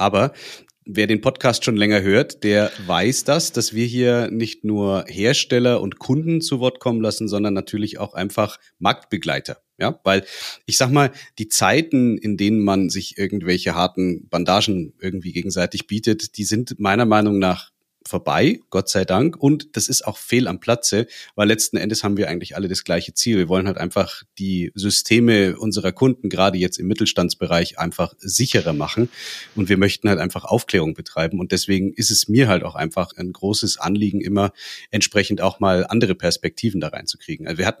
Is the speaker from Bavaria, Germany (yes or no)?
yes; Regensburg, Bavaria, Germany; Cool, ich bin auch aus Regensburg.